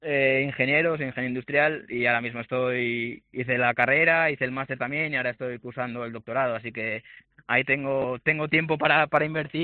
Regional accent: San Sebastián, Basque Country, Spain; now in Málaga, Spain; Sí, no, tiene pinta que en mi tierra, porque ya pa el 16 de junio, así que a partir de ahí, pues yo creo que caerá en San Sebastián.

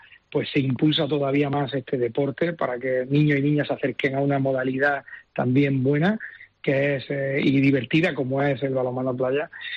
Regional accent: Almería, Andalusia, Spain; que yo soy de Almería, me congratula

